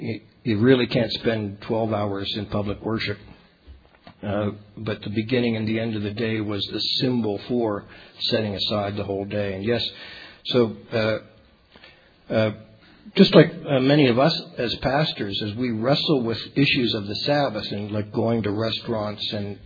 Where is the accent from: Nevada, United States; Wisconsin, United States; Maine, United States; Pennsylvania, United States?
Pennsylvania, United States; So I'm from Pennsylvania. And as a boy in Pennsylvania, believe it or not, the entire state was shut down on Sundays.